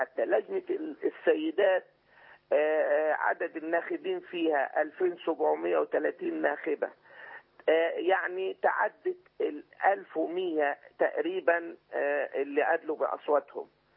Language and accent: Arabic; Sohag, Sohag Governorate, Egypt; لما أنا من سوهاج يا دكتور